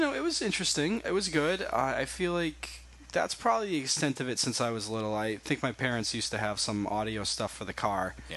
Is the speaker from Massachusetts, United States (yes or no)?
yes; Winchendon, Massachusetts, United States; I would have been in my hometown of Winchendon, Massachusetts, at the Beals Public Library.